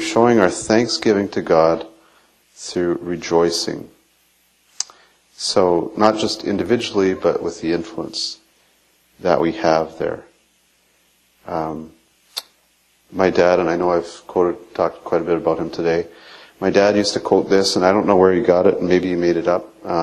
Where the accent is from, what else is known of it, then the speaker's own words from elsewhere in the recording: Canada; even though we're very Canadian and polite.